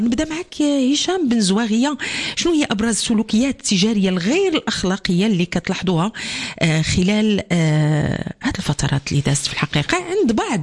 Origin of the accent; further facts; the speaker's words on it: Morocco; اللي كنشكيو منها جميع كمواطنين كمغاربة